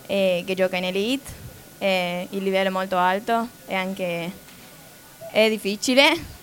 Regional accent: Argentina; Italian is a second language; now in Turin, Italy; io vengo dall'Argentina e qua in Italia l'Hockey su Prato non si conosce tantissimo

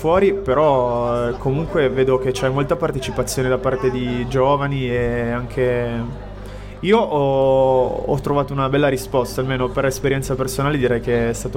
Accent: Mondovì, Piedmont, Italy; Diciamo che sono tutti delle mie parti. Io sono di Mondovì e ci conosciamo da anni.

